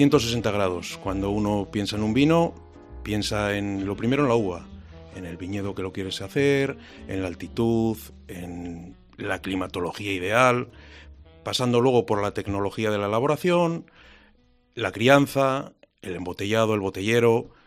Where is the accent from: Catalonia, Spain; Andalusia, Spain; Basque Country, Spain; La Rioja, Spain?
La Rioja, Spain; Logroño; me vine más cerca de Logroño, porque yo soy de Logroño